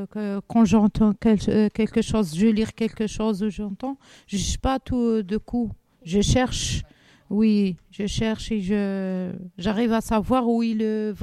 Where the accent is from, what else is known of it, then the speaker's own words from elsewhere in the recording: Algeria; French is a second language; comme chez nous en Algérie